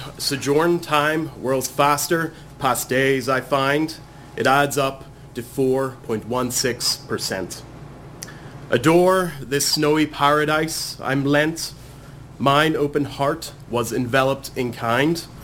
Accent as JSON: {"language": "English", "country": "Ireland", "moved": "as an adult", "lives_now": "Kingston", "said": "I moved to Kingston from Ireland 7 weeks ago, and I was here exactly 4 weeks ago, where I was told by four people that I should write something and perform."}